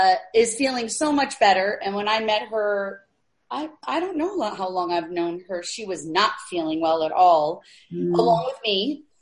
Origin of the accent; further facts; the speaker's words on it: California, United States; Oh, and I'm from the Bay Area, guys. So I live in Burlingame in the Bay Area, like 45 minutes. A little bit south of the city.